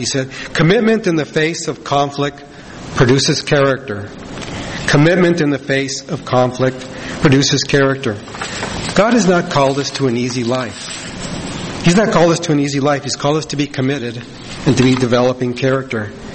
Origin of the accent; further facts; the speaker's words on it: Los Angeles, California, United States; You know, as I mentioned, I grew up in Los Angeles. Was in the best part of town.